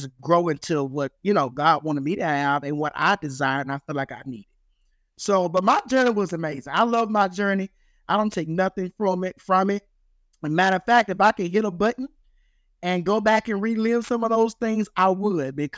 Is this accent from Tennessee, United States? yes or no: yes; Humboldt, Tennessee, United States; I am from Tennessee. And I live in a little country town called Humboldt.